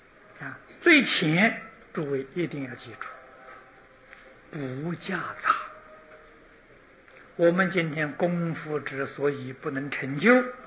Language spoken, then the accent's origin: Chinese; China; 这是我们中国人俗话常讲啊，千江有水千江月。